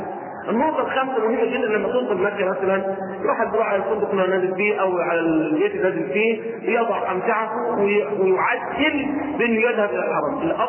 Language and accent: Arabic; Egypt; يعني عندنا في مصر بيحبوا اللون الأبيض، هنا بيحبوا اللون الأخضر